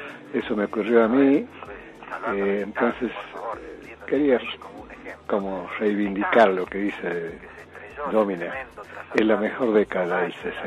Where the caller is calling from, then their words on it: Córdoba, Argentina; de Villa Cabrera.